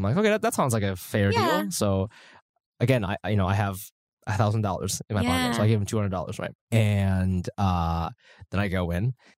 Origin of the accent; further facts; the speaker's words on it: United States; So I, because I grew up in America, I just have this like, or like, I've been living in New York.